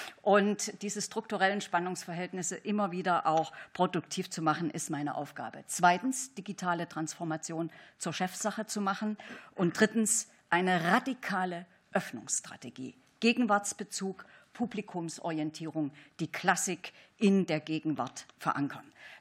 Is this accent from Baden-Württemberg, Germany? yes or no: no; Thuringia, Germany; Ich war lange in Ostthüringen in meiner Heimat tätig, bin dann nach Bayern und später nach Baden-Württemberg gewechselt